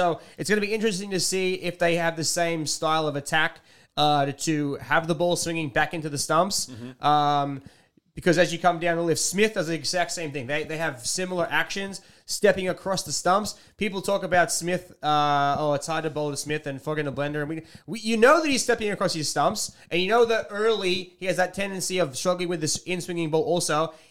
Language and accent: English; Australia; it's as an Australian, you always hope that they put together big partnerships